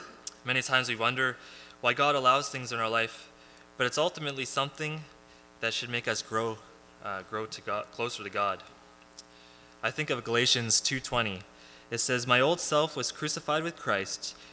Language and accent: English; Barrie, Ontario, Canada; I was born and raised in Barrie, Ontario, to a loving Christian home.